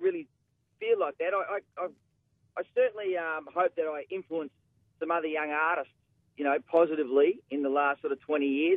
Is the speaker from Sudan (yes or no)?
no; Perth, Western Australia, Australia; moved away as an adult; But, mate, I came over from Perth. I was a young guy, just, stars in my eyes, dreams in my eyes. I told my family and friends back home in Perth